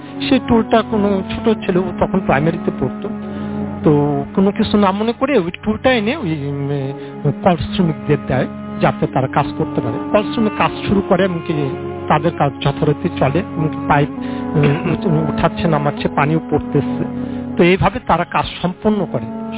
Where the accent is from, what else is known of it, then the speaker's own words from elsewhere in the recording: Tangail, Dhaka Division, Bangladesh; আমি টাঙ্গাইল থেকে আসছি।